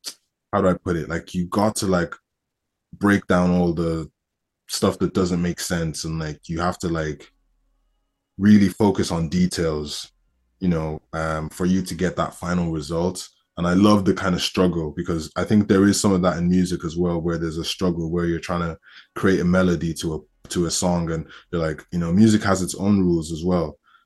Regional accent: Ireland; I feel like I grew up in Ireland. So in terms of like where I feel like I'm really from, you know, I will have to say Ireland. I feel like I have I have my roots, obviously, from Nigeria

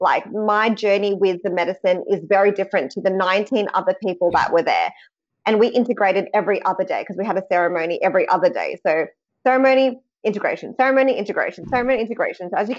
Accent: Sydney, New South Wales, Australia; also born or lived in Philippines; the fact that I have a Filipino background. Like, I was born in the Philippines. I came to Sydney when I was one.

